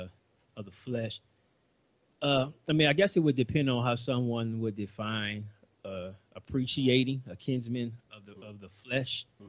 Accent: New Orleans, Louisiana, United States; now in Texas, United States; See, I'm originally from New Orleans. You know, I think I'm losing my accent a little bit after being in Texas.

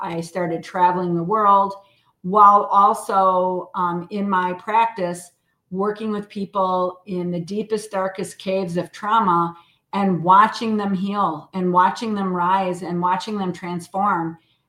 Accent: Chicago, Illinois, United States; I am a convert Packer fan because I grew up in Chicago.

